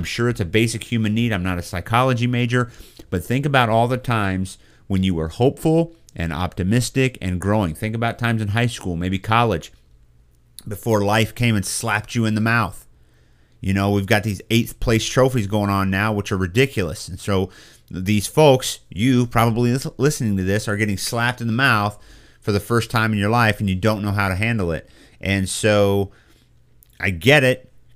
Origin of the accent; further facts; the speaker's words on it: Boonville, Missouri, United States; Growing up in Central Missouri, we grew up with not much. And so, you know, for me, for … in Boonville, Missouri, getting a soda was actually kind of a big deal.